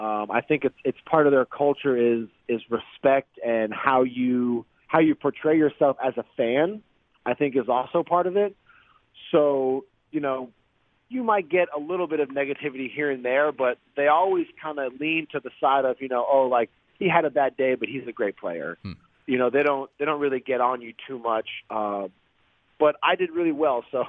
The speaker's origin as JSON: {"language": "English", "town": "Jupiter", "region": "Florida", "country": "United States", "tie": "born or raised there", "said": "my spring training is going to be in my hometown, like in my backyard, and for all my friends and family to see how all that hard work had kind of come full circle, and to be able to represent my town like"}